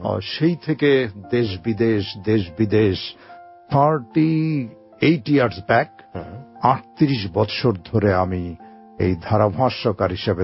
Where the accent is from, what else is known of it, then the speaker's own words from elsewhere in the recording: Bangladesh; এবং এই বিশ্ব রেকর্ডটি আমি বাংলাদেশি, এটি আমি সারা বাংলাদেশের মানুষকে উৎসর্গ করতে চাই।